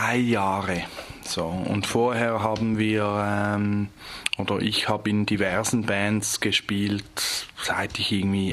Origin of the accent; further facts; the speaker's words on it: Winterthur, Zurich, Switzerland; Wir sind aus Winterthur. Das ist die sechstgrößte und grünste Stadt der Schweiz. In der Nähe von Zürich ist das.